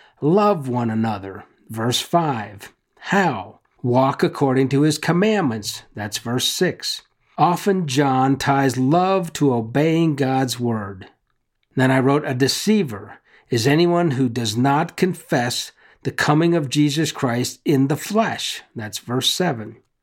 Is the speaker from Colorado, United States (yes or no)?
yes; Denver, Colorado, United States; That's a little bit far from my hometown of Denver, Colorado.